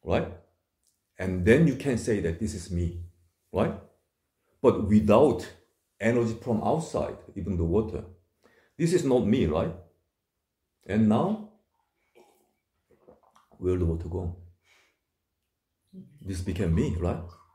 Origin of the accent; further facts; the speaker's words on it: South Korea; English is a second language; So now, there's many temples in Korea also. I'm from Korea.